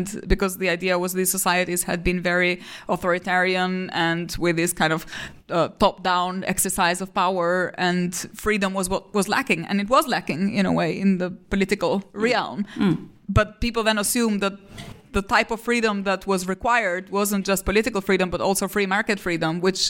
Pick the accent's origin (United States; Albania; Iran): Albania; and also in Albania, in my home country